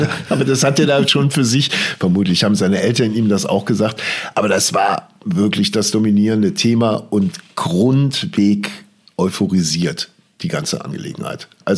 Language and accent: German; West Germany, Germany; Ich bin selber komplett im Westen aufgewachsen